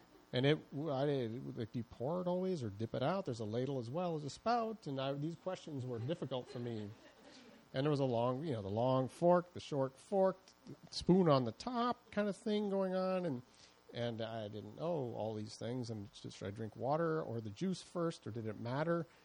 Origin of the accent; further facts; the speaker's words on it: Midwest, United States; I grew up in the Midwest, as many of you might know, in the heartland.